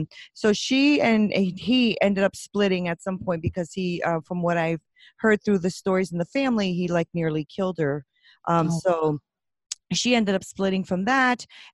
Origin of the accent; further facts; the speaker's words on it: Connecticut, United States; So I am born and raised in Connecticut, and I came from pretty broken family, you would say.